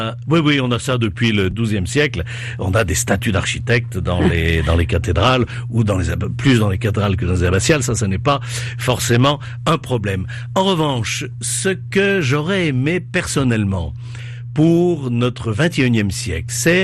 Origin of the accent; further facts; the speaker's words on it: Lyon, Auvergne-Rhône-Alpes, France; plus à Lyon, puisque je suis lyonnais